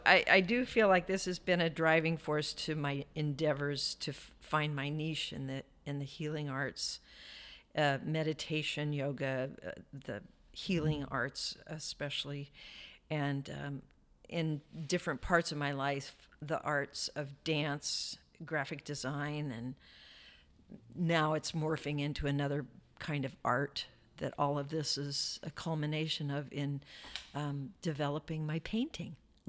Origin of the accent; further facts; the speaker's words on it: Oregon, United States; So I grew up in Eastern Oregon, in the mountains, in the valley, and the high desert up there.